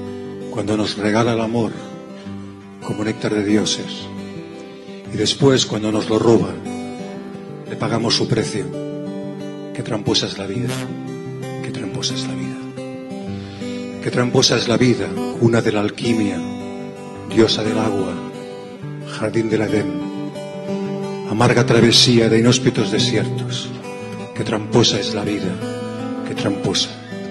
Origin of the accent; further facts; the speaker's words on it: Catalonia, Spain; Soy catalán, vengo en son de paz.